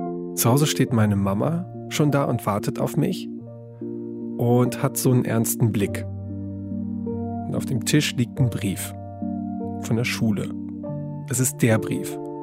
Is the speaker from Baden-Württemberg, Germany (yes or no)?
no; Wesel, North Rhine-Westphalia, Germany; Ich komme aus Wesel, am Niederrhein.